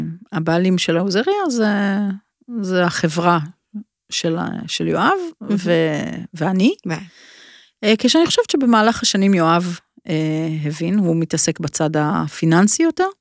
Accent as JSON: {"language": "Hebrew", "town": "Krayot", "region": "Haifa District", "country": "Israel", "tie": "born or raised there", "moved": "as an adult", "lives_now": "Tel Aviv, Israel", "said": "כשעברתי לתל אביב מהקריות, אני גדלתי בקריות, עברתי לתל אביב"}